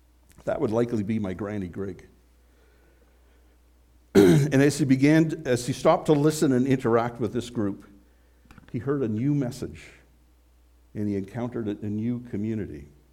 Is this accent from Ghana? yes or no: no; Canada; And admittedly, being an English Canadian was kind of boring.